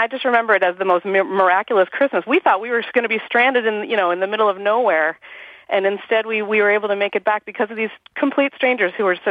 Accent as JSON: {"language": "English", "country": "Canada", "said": "When I was about 9 years old, my mother, we are from Canada, and my mother every year wanted to get up to Montreal. It was like, you know, from Boston to Montreal."}